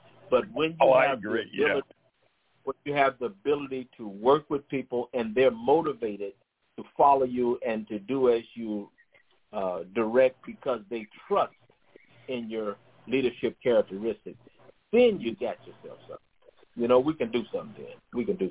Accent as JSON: {"language": "English", "town": "Chicago", "region": "Illinois", "country": "United States", "said": "I'm originally from Chicago."}